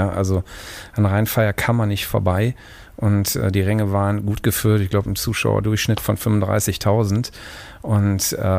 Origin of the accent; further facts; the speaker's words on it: Duisburg, North Rhine-Westphalia, Germany; born there; Ich bin gebürtiger Duisburger und auch da muss ich sagen, ich liebe beide Städte, aber ich bin Duisburger, also Duisburg.